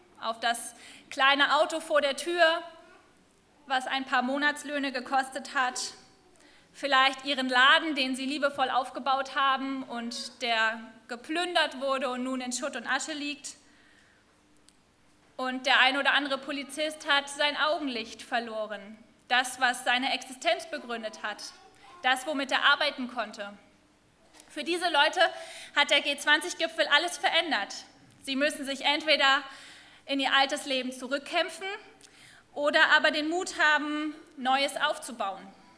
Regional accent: Hamburg, Germany; now in Lüneburg, Germany; Ich bin in Hamburg geboren, ich bin dort aufgewachsen

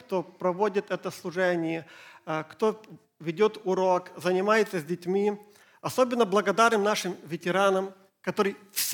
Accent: Ukraine; first language Ukrainian; German is a second language; Wie ihr wisst, meine Muttersprache ist Ukrainisch. Russisch kann ich auch sprechen, aber leider sind meine deutsche Kenntnisse noch nicht gut.

